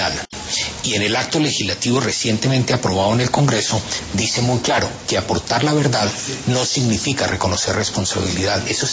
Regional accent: Colombia

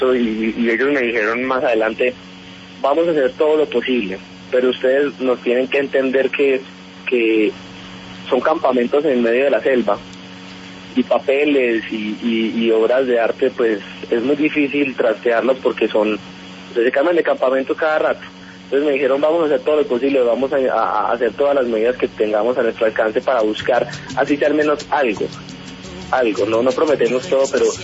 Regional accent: Colombia; Yo como colombiano...

